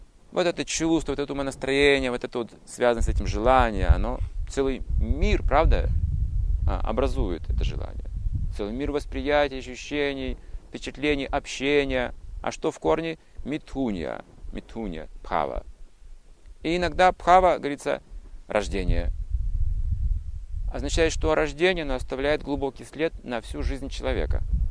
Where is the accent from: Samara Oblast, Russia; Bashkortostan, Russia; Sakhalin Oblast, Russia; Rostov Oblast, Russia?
Sakhalin Oblast, Russia; also born or lived in Kazakhstan; now in Almaty, Kazakhstan; Что я прожил детство на Сахалине. Родился я в Казахстане. Когда мне исполнился год, родители переехали на север Сахалина. Так что я не помню практически Казахстана. Но сейчас я живу в Алмате, мне нравится это место.